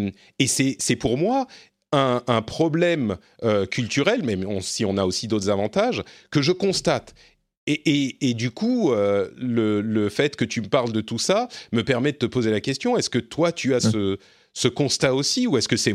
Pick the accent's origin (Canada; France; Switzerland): France; Moi, je suis français